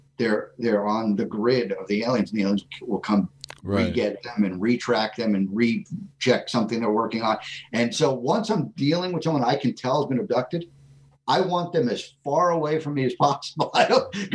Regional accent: New York, United States; I grew up on Long Island, but my father owned a property upstate New York, like 45 minutes or so from Albany

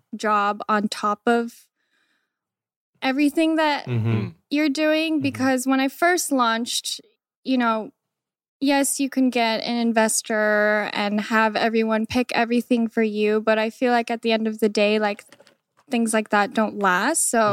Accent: Des Moines, Iowa, United States; The fact that I was born in Iowa is kind of weird too, but… It's crazy. So I grew up in Des Moines, in this very suburbs. There, I think I was like the only Korean girl at school.

